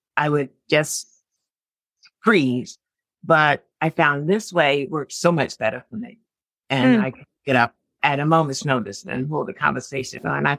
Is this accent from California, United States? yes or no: no; Philadelphia, Pennsylvania, United States; moved away as an adult; now in Olean, United States; Well, I'm here in Olean. I love this town. It's my adopted town. I'm from Philadelphia originally.